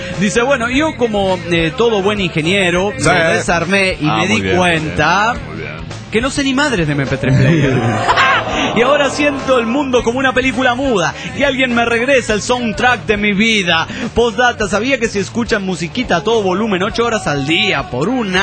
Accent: Mexico City, Mexico; Soy el cogelón del DF mexicano.

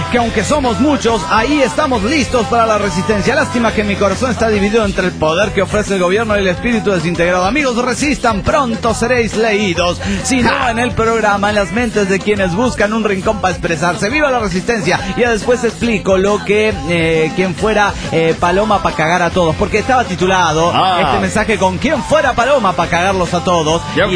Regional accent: Mexico; soy bien mexicano

